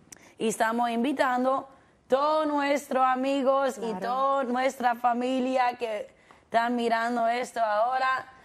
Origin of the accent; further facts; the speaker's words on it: Miami, Florida, United States; born there; Yo soy cubana, pero nací en Miami